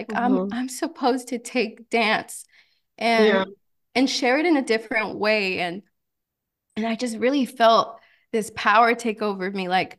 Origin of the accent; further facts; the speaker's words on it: California, United States; Mind you, I'm born and raised in California my whole life, right?